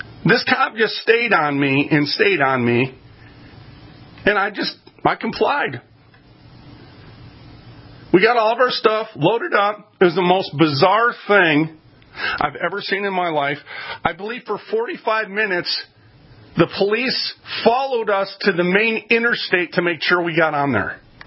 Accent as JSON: {"language": "English", "town": "Minneapolis", "region": "Minnesota", "country": "United States", "said": "And I'm 6'5\", and I came from North Minneapolis, and this wasn't faring very well with me"}